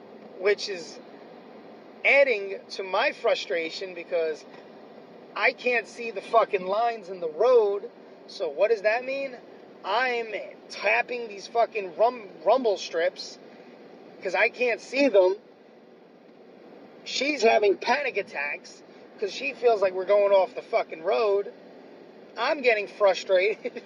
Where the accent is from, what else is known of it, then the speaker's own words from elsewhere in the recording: New York City, New York, United States; now in Rochester, United States; Well, yes, originally I'm from New York City, but I don't live in New York City anymore. I'm from Rochester.